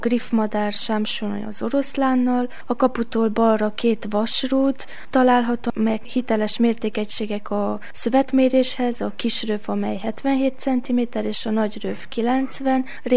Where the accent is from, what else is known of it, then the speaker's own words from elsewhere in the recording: Gherla, Cluj County, Romania; Szamosújváról jöttem